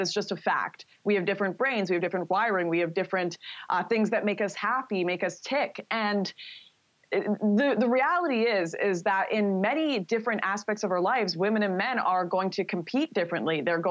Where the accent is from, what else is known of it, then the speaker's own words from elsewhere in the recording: Vancouver, British Columbia, Canada; my hometown of Vancouver